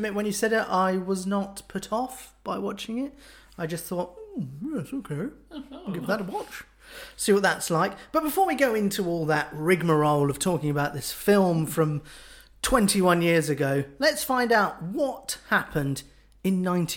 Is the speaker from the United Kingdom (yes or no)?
yes; United Kingdom; Because we're British.